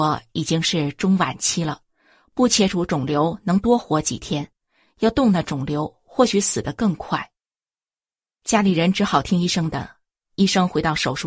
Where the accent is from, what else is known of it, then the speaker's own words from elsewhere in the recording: Shenyang, Liaoning, China; also born or lived in Beijing; 我出生在北京，当年就住在西单的辟财胡同。1958年随父母搬到辽宁沈阳。